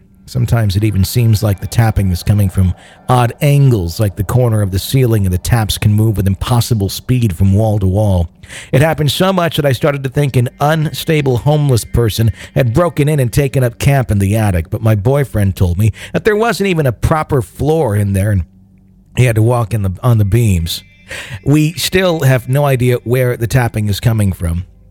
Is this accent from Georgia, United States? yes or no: yes; Georgia, United States; As you can tell, I'm from the South, Georgia to be exact. I live in a town about 45 minutes south of Atlanta.